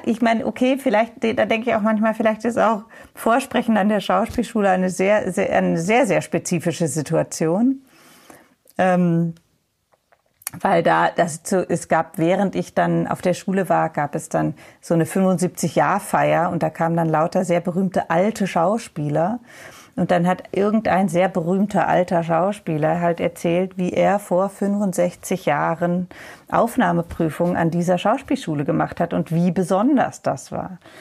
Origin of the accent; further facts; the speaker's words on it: Offenburg, Baden-Württemberg, Germany; ich komme ursprünglich aus Offenburg